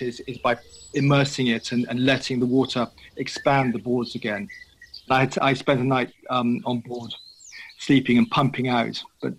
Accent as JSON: {"language": "English", "region": "England", "country": "United Kingdom", "said": "I'm from England, as they say here."}